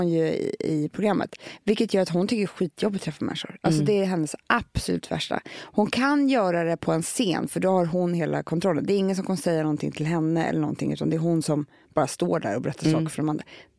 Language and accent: Swedish; Sweden; Vi är ju svenskar.